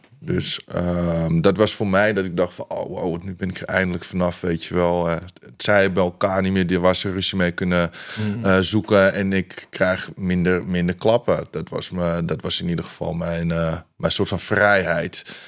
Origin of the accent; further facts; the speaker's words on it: Amsterdam, North Holland, Netherlands; Ah ja, ik ben een Amsterdammer. En ik was van het centrum, daar woonde ik bij Kattenburg, bij het Scheepvaartmuseum. Ja. Ben ik toen verhuisd met mijn moeder naar Amsterdam-Noord.